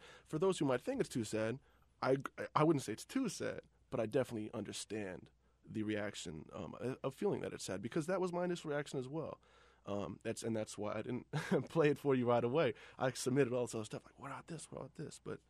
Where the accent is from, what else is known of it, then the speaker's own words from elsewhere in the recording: East Coast, United States; I grew up on the East Coast because my dad went to New York to play trumpet and stayed, and I came back.